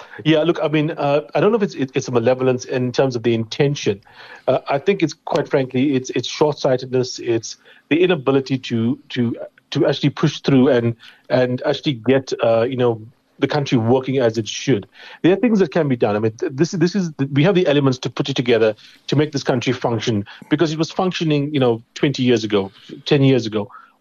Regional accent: Durban, KwaZulu-Natal, South Africa; I grew up in Durban. I spent the first, almost 30 years of my life there.

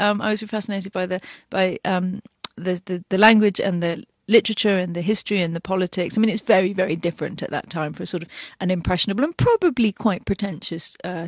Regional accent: Cambridge, East of England, United Kingdom; and so I grew up in Cambridge, which is very beautiful and very, obviously, very distinguished.

